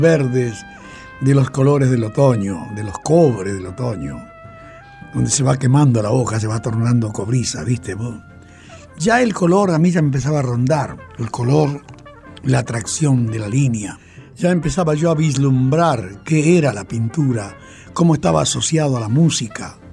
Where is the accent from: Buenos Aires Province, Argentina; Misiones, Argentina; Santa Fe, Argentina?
Misiones, Argentina; now in Buenos Aires, Argentina; Entonces nos vinimos nosotros de Misiones a Buenos Aires. Vivíamos en Dock Sud